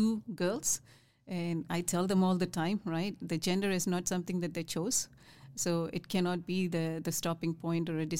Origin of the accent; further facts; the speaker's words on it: India; now in United States; growing up in India, it was quite very common to see less females in engineering fields.